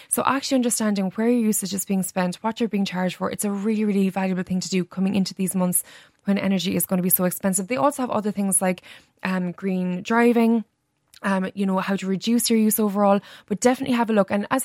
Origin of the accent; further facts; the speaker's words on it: Ireland; because as Irish people we love our beauty.